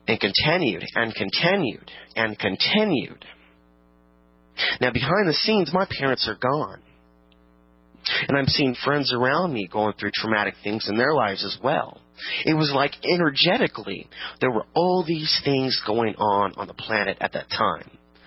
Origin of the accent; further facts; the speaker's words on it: Portland, Oregon, United States; also born or lived in Virginia; And I move on to live in Virginia. We're outside D.C. until we came back to my hometown now of Portland, Oregon, the only city that I've been comfortable in.